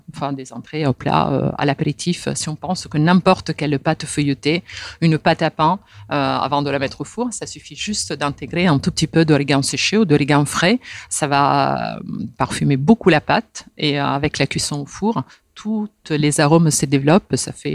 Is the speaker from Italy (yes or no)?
yes; Italy; chez nous en Italie